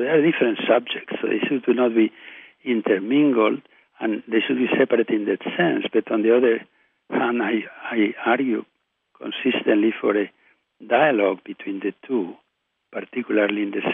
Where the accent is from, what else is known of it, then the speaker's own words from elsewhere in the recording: Spain; English is a second language; moved away as an adult; now in United States; I grew up in Franco's era, but I left Spain to study in New York at Columbia University in 1961.